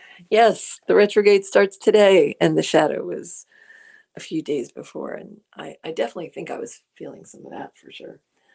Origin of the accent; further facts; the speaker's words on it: New Jersey, United States; now in California, United States; … is from Jersey. I am from Jersey. … is from Jersey.